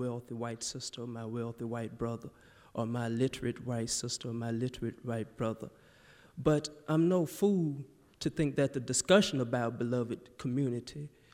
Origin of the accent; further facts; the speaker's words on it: Mississippi, United States; I'm from Mississippi.